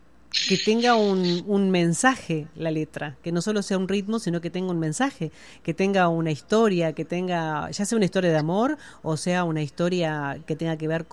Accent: Uruguay; para identificarnos como uruguayos, como tradición

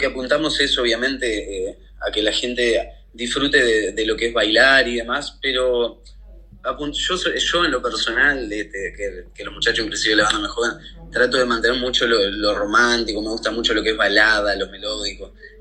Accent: Uruguay; Yo como uruguayo también me gusta que sepamos que, digo, tenemos cosas muy buenas en la cultura

